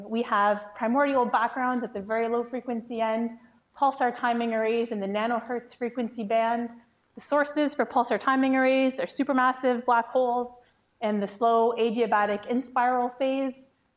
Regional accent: Ottawa, Ontario, Canada; because I'm from Ottawa

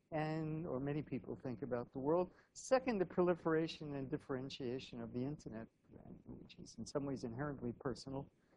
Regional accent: New York City, New York, United States; But I'm also from the Bronx, so I've never held one of these in anger in my life.

